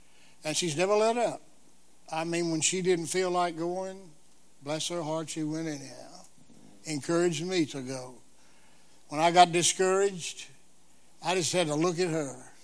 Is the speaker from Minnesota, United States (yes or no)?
no; Danville, Virginia, United States; Well, I came from Danville, Virginia, to the Bible Baptist Seminary.